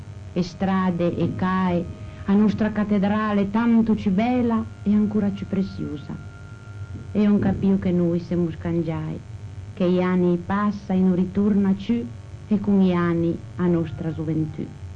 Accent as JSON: {"language": "Italian", "town": "Ventimiglia", "region": "Liguria", "country": "Italy", "said": "mi piace la tradizione di questo paese, vorrei che mai ci morisse tradizione o dialetto del mio paese, vorrei che tutti parlessimo ventemiglioso"}